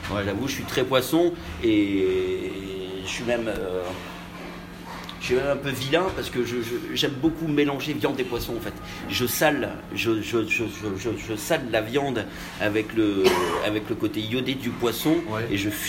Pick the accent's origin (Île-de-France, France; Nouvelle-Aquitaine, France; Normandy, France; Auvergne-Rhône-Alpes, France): Nouvelle-Aquitaine, France; also born or lived in Saint-Martin; auparavant j'ai passé une dizaine d'années dans les Antilles, à Saint-Martin, et j'ai voulu revenir un petit peu chez moi puisque je suis natif du Libournais